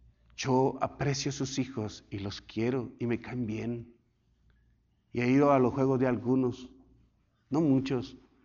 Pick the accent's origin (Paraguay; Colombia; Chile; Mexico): Colombia; En mi país allá es como una, no sé cómo llamar, es una filosofía que todos los jóvenes tiran el mismo pasito todos allá para un lado. Pero es que algo muy colombiano.